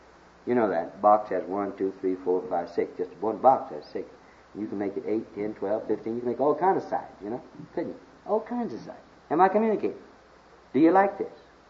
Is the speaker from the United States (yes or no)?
yes; Kansas, United States; I was born and raised in Kansas and so on, and boy, I was back there from Missouri, you gotta show me, boy, and we eat beef back there